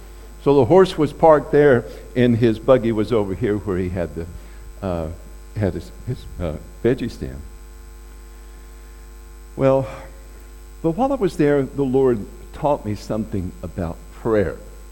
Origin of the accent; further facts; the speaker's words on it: the South, United States; You know, I'm from the South. And being raised in the Bible Belt, we didn't think the Yankees had a spirituality about them, you know.